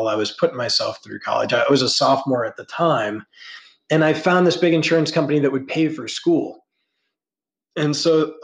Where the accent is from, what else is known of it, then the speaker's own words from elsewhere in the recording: Ohio, United States; I grew up in the Midwest in Ohio.